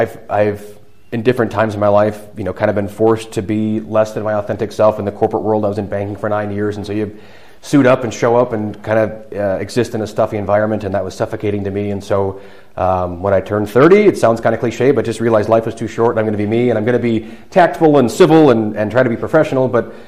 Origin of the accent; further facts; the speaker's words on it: Sturgeon Bay, Wisconsin, United States; at least in my hometown of Sturgeon Bay